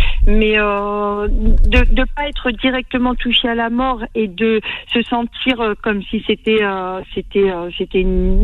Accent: Toulouse, Occitanie, France; Je suis de Toulouse.

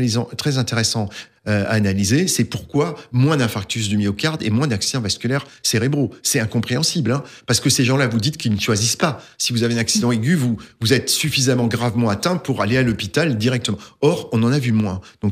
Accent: Grand Est, France; en tout cas chez nous en Alsace, hein, plus qu'ailleurs

